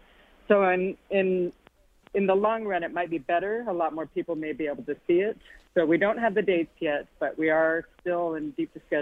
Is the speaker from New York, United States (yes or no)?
no; Rapid City, South Dakota, United States; now in Washington, United States; So I grew up in Rapid City, South Dakota, and actually most of my family still lives there. So I go back to visit a few times a year.